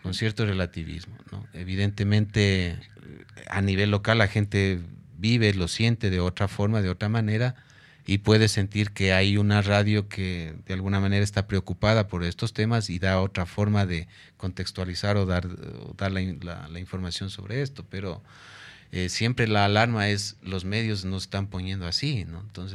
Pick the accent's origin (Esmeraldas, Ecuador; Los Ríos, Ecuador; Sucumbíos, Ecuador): Sucumbíos, Ecuador; Pero el rato que les digo que soy de Sucumbíos se ponen así asustados.